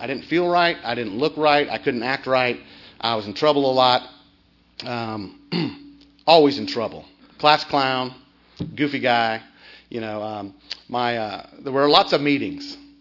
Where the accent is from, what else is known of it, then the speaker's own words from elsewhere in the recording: Tampa, Florida, United States; I grew up in Tampa, Florida